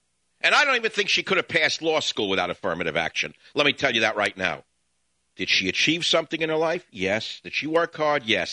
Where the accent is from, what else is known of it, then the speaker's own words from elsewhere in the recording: New York, United States; I grew up in New York, and not everybody thinks that Sotomayor represents her people